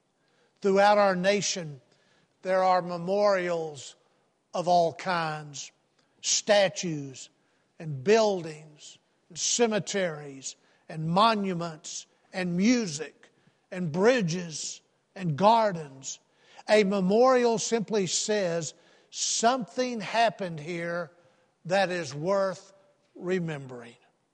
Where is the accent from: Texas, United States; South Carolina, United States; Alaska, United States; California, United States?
Texas, United States; The Alamo comes to mind. I'm from Texas. It's natural for me to think of that.